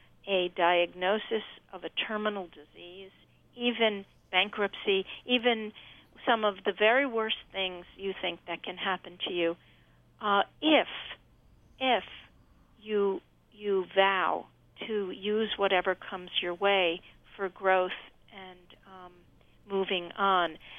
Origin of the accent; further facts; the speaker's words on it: New York City, New York, United States; since I'm a New Yorker, I mean the vibe in the city was one of so much love and love toward each other